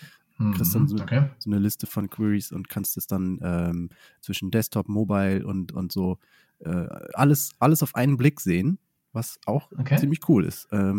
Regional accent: Oldenburg, Lower Saxony, Germany; weil wir kommen ja auch aus Oldenburg bei Bremen, also das echte Oldenburg.

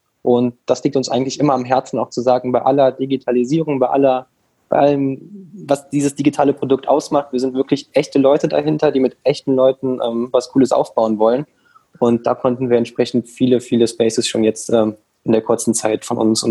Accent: Rhineland, Germany; wir kommen hier aus dem Rheinland

